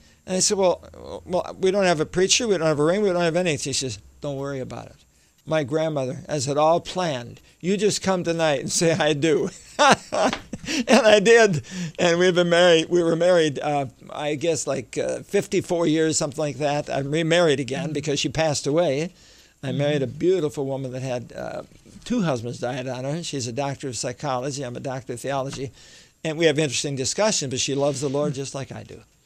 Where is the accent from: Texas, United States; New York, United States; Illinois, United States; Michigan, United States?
Michigan, United States; I grew up in Detroit, just outside of Detroit, Michigan. And I'm the oldest of 8 children.